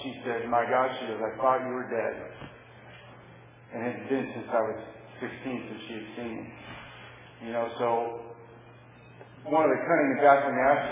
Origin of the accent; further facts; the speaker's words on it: Missouri, United States; born there; also born or lived in Phoenix / Nebraska / Wisconsin / Colorado; I was born in Missouri. We went from Missouri to Phoenix, to Missouri to Nebraska, to Wisconsin, back to Missouri, to Colorado by the time I was 9. And then California was the 9th state that I had lived in by the time I was 10.